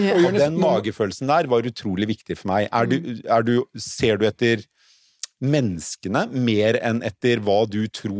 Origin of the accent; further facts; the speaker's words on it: Oslo, Norway; Jeg vokste opp i Oslo, på Skøyen